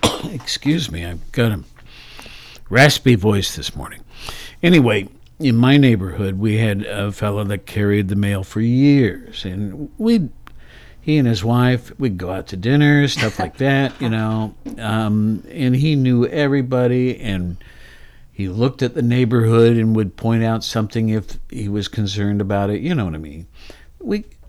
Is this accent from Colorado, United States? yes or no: no; Worthington, Ohio, United States; also born or lived in Wyoming / California / Honolulu; now in Athens, United States; I moved here from Honolulu. I was raised in Worthington, north of Columbus. Spent a lot of time in Wyoming and some other things too, but a lot of time in California.